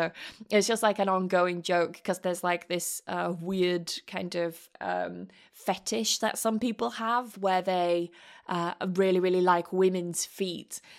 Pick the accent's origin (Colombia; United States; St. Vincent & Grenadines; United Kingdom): United Kingdom; England; That's because I grew up in England, of course. I'm gonna meet more assholes from England because I'm from there.